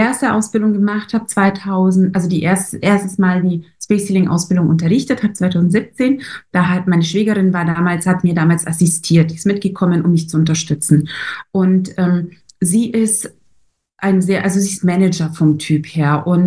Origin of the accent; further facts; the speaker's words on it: Vukovar, Vukovar-Syrmia County, Croatia; now in Germany; Also ich habe hier ein Bild von meiner Heimatstadt Vukovar in Ostslawonien.